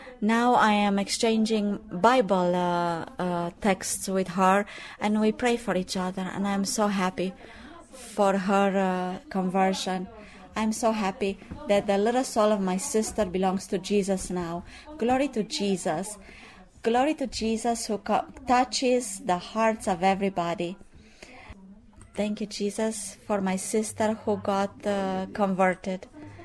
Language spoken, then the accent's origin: English; Italy; English is a second language; also born or lived in Tanzania; I was adopted when I was little from an Italian family, but I am from Tanzania. I grew up in Italy.